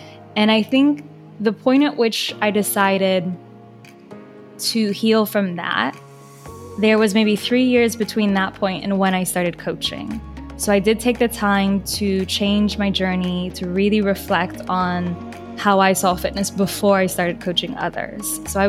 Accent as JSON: {"language": "English", "region": "Florida", "country": "United States", "tie": "born there", "said": "I was born in Florida, but I wasn't raised there."}